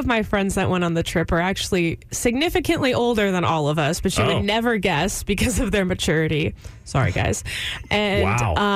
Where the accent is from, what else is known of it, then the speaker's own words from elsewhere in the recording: Houston, Texas, United States; now in Austin, United States; I'm from Houston. I moved here about 5-ish years ago.